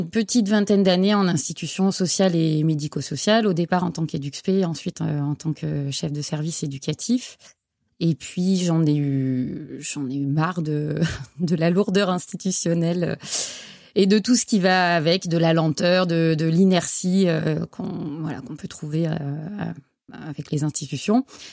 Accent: Auvergne-Rhône-Alpes, France; J'ai 45 ans. J'ai grandi dans la région lyonnaise et je vis depuis un peu plus de 20 ans maintenant

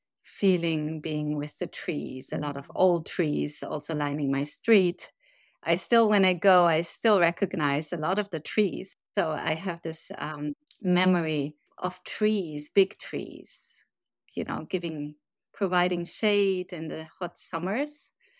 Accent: Berlin, Germany; growing up in West Berlin at the time, you know, that place still continues to be and feel like home.

